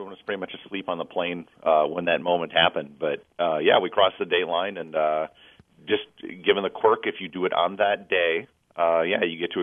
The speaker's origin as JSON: {"language": "English", "town": "Appleton", "region": "Wisconsin", "country": "United States", "tie": "born or raised there", "also_born_or_lived": "Minnesota", "said": "But I grew up in Appleton, and I consider myself definitely a Wisconsin guy."}